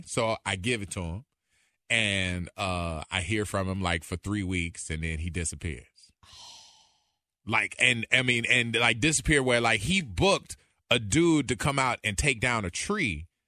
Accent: United States; And the government, the law, you know, being an American, like there's ways that you can make the process fight for you.

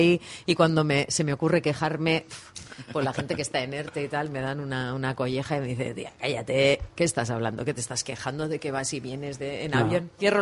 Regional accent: Basque Country, Spain; porque soy vizcaína.

